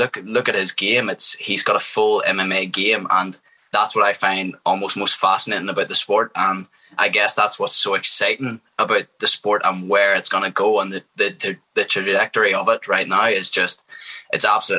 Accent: Northern Ireland, United Kingdom; I live in Northern Ireland here, but I identify as being Irish, and then you've got other people who identify as being British, and then you've got other people who identify as being just Northern Irish. So, like, people from here don't even know

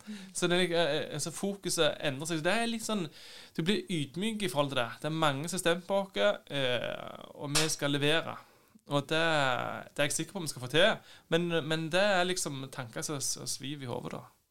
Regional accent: Nærbø, Rogaland, Norway; Kjem fra Nærbø på Bjørland.

